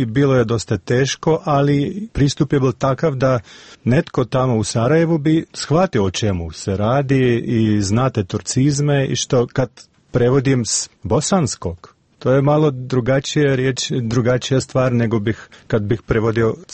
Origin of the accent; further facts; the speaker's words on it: Belarus; Croatian is a second language; Ali kod nas u Bjelorusiji i šire, ne znam, u našoj regiji, baš ništa se previše ne zna o Bosni